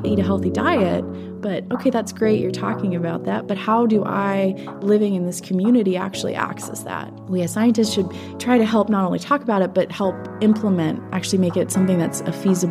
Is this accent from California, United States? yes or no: yes; Tustin, California, United States; born there; Yeah, I was born in Orange County, basically area of Tustin.